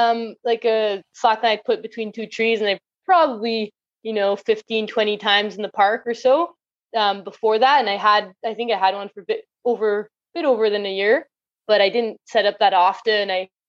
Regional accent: Nelson, British Columbia, Canada; I grew up in Nelson, BC, a small town in Canada, in BC.

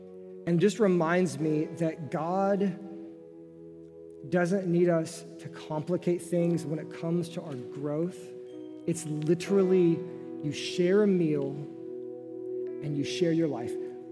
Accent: Nebraska, United States; yeah, I grew up in Nebraska, you know?

